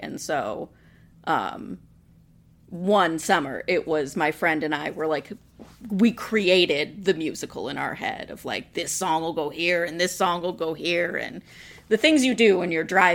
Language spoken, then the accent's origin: English; Kentucky, United States; The town I grew up, the town next to my hometown in Kentucky, is spelled V-E-R-S-A-I-L-L-E-S.